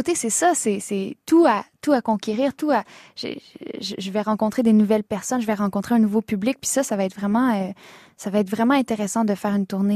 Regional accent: Quebec, Canada; now in France; Et on reçoit tellement de l'amour quand on est québécois

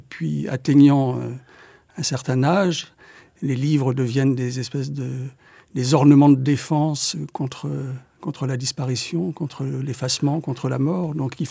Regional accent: Paris, Île-de-France, France; now in La Rochelle, France; Et moi, j'étais arrivé de Paris aussi un an auparavant.

